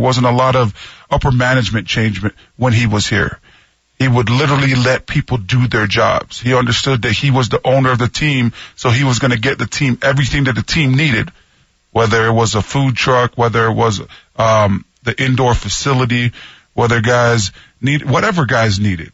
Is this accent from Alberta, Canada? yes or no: no; Toronto, Ontario, Canada; growing up in Toronto, Canada